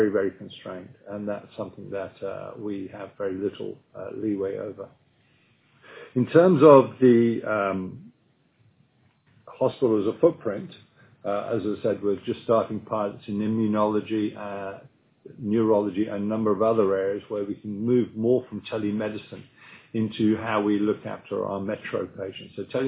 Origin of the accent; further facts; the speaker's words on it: England, United Kingdom; my accent is not local. I come from England, which is a much colder climate. I've got a thatched house there